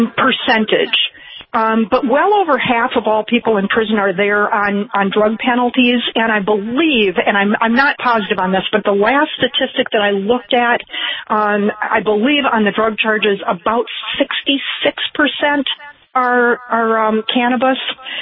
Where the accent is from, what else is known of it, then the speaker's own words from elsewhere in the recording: Wisconsin, United States; In my home state of Wisconsin, a second offense for possession of any amount